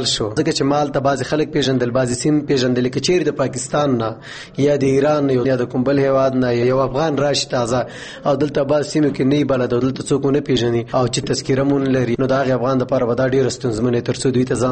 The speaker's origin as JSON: {"language": "Pashto", "region": "Nangarhar", "country": "Afghanistan", "said": "نه زه افغانم د ننګرهار يم"}